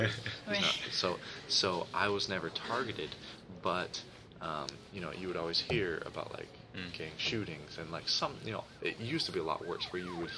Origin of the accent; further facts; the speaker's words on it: Santa Ana, California, United States; Growing up in Santa Ana, I was kind of pressured to learn Spanish.